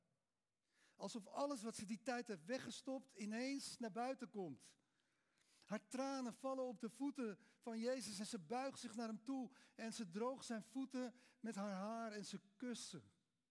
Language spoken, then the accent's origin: Dutch; Amsterdam, North Holland, Netherlands; Een deel van mijn jeugd heb ik gewoond in de Amsterdamse Bijlmermeer.